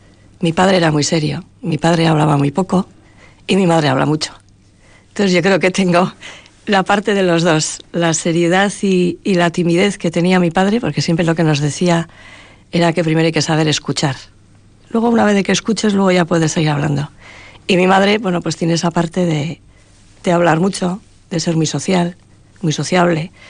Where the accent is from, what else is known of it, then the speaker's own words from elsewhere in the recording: Irun, Basque Country, Spain; born there; Yo soy nacida en Irún, pero Irún y Oñarbi está todo pegado, la bahía de Chingudi.